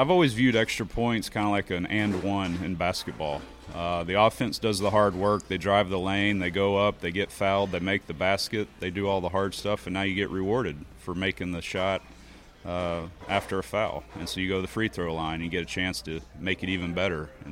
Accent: Texas, United States; You know, a kid growing up in Texas, I had never kicked in the cold

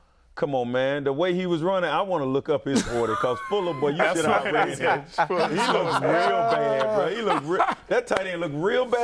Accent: Florida, United States; I grew up in Florida. It's hot.

